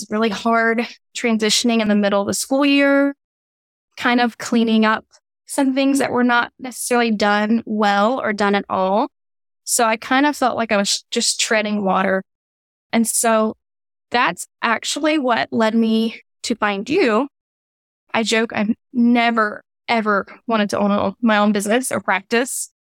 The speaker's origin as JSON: {"language": "English", "region": "Louisiana", "country": "United States", "lives_now": "Waco, United States", "said": "So I joke that he's made me a Texan, even though I'm from Louisiana. I'll always claim it, but he has made me a Texan. So we moved to Waco"}